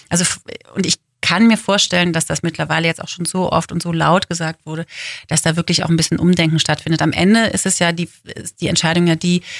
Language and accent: German; Cologne, North Rhine-Westphalia, Germany; born there; Meine Geburtsstadt Köln ist wunderschön, aber nicht äußerlich, sondern innerlich.